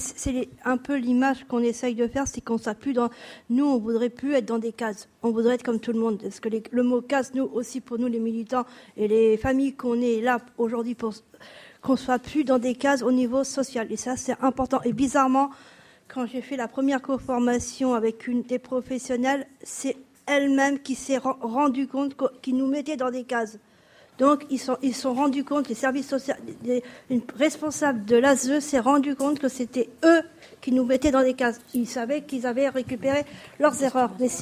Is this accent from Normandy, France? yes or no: yes; Le Havre, Normandy, France; dans ma région natale, parce que moi, je suis pas de Poitiers, je suis de Normandie, je suis du Havre